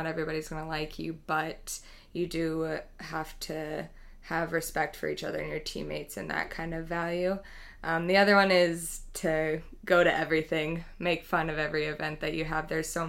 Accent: Kansas, United States; I'm from Kansas, and I was an economics major.

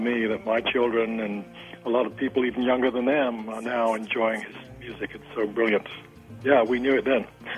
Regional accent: England, United Kingdom; Regarding … I'm English. I was at college in those years, 68, 69.

